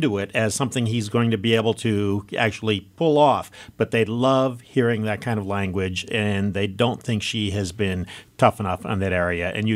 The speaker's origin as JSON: {"language": "English", "town": "Monroe", "region": "Michigan", "country": "United States", "tie": "born or raised there", "said": "I grew up in Monroe in your district. Family is still there."}